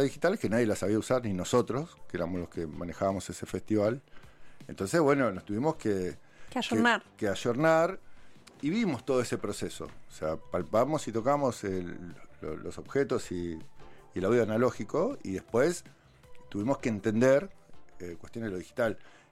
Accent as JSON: {"language": "Spanish", "region": "Neuquén", "country": "Argentina", "tie": "born or raised there", "also_born_or_lived": "La Plata", "said": "yo nací acá en La Plata y me fui a vivir a Neuquén cuando tenía 3-4 años."}